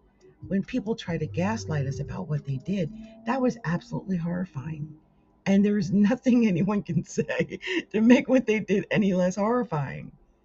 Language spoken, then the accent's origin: English; Seattle, Washington, United States; I mean, I am... not conservative, okay? I'm from Seattle. That should be everything you need to know. I mean, I've lived here for 13 years.